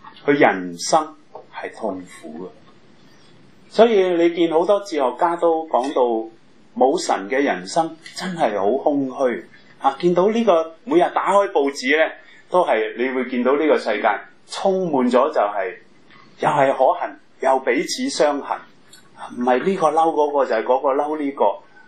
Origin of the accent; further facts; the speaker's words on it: Hong Kong; 咁我哋香港人好知咩叫羊群心理啊？